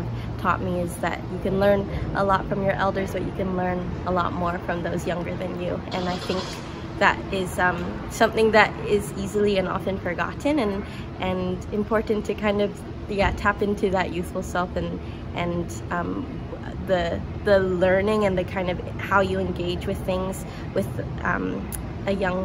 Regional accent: Vancouver, British Columbia, Canada; I grew up in Vancouver

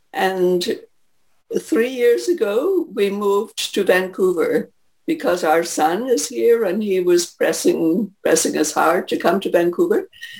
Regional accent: Ireland; moved away as an adult; also born or lived in Africa; now in Canada; Down in Ireland, where I grew up.

